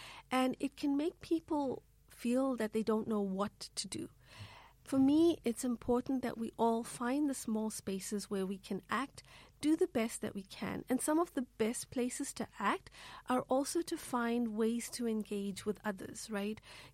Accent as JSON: {"language": "English", "country": "South Africa", "said": "I come from South Africa. It's a country where we have a lot of fossil fuels, a lot of natural minerals."}